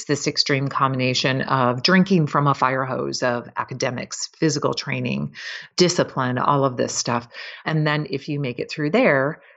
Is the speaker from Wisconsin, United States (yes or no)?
yes; Wisconsin, United States; I grew up in Wisconsin.